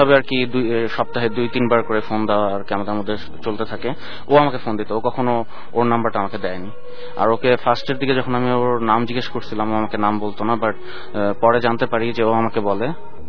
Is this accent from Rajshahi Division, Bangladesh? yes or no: no; Wari, Dhaka Division, Bangladesh; আমি ওয়ারি থেকে।